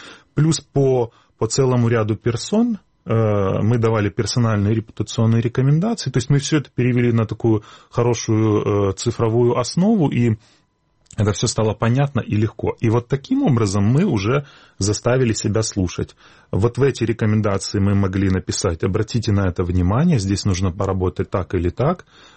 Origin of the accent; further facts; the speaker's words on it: Sevastopol, Ukraine; я просто думаю на русском языке. Поэтому, так как я крымчанин и севастополец, то я, в принципе, даже в школе у нас не было такого предмета, как украинский язык.